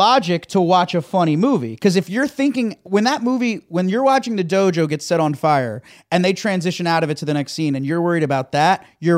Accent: Florida, United States; I come from South Florida. So I've watched it with drug dealers.

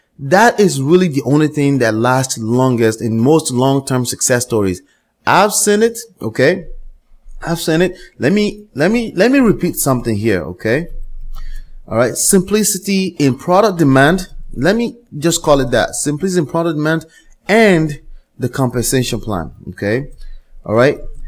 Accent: Nigeria; also born or lived in Dallas, Texas, United States; My heritage personally is from Africa. I was raised in Africa, Nigeria, to be precise, between the ages of 3 and 18. I was born in Dallas, Texas, United States, but I consider myself very African.

